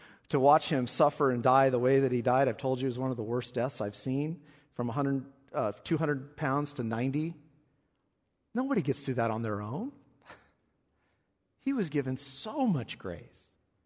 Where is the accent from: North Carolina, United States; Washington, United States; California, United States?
California, United States; Hanford; And this is a wonderful family in my home church growing up in Hanford